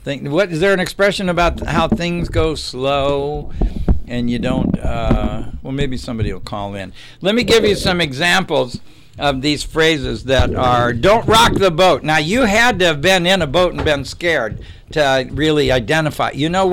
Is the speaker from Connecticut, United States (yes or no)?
no; Tampa, Florida, United States; I'm from Florida. I'm from Tampa, Florida, and there was not a tradition that your gardener was a Cuban.